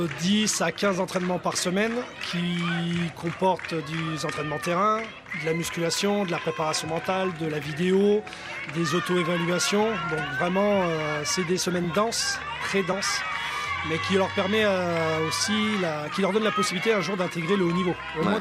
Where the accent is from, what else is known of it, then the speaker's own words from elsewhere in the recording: Commentry, Auvergne-Rhône-Alpes, France; Du coup, je suis originaire de Commentry.